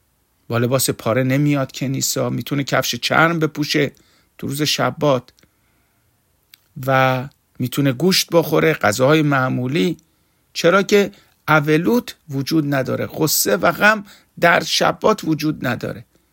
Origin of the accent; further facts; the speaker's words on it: Iran; ما افرادی مثل ما که از ایران اومدیم،